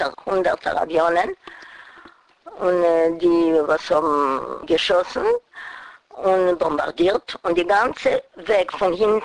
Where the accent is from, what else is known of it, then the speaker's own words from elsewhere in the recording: Poland; born there; German is a second language; weil wir haben geboren in Polen